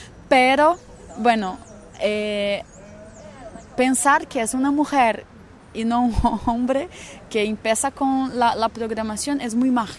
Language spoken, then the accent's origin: Spanish; Brazil; yo soy de Brasil, trabajo con performance, con artes, tecnologías y vivo entre Río y Nuvem, que es un espacio, que es un Hack Lab rural